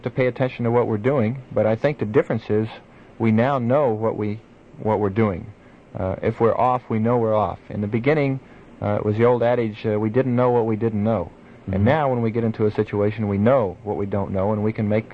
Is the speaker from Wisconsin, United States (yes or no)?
no; San Antonio, Texas, United States; born there; Well, I was born in San Antonio, Texas.